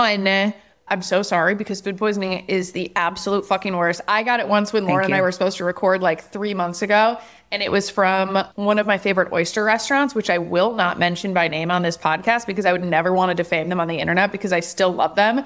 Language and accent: English; Wisconsin, United States; So I went home for the funeral. I'm from Wisconsin, for those of you who don't know it.